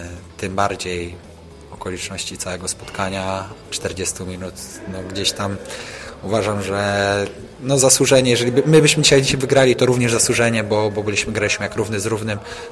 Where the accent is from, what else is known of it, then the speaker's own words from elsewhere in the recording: Zielona Góra, Lubusz Voivodeship, Poland; jestem z Zielonej Góry, zawsze będę trzymał kciuki